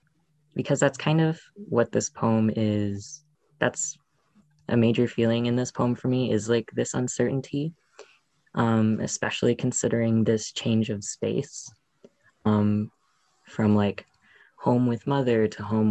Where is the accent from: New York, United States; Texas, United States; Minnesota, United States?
Minnesota, United States; because I grew up in Minnesota. I grew up in like rural Minnesota, and I moved to Minneapolis for college.